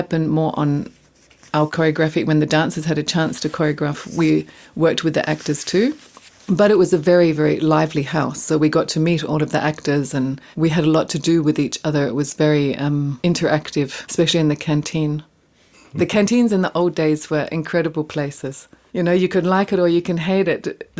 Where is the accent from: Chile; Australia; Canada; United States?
Australia; Because I came from Australia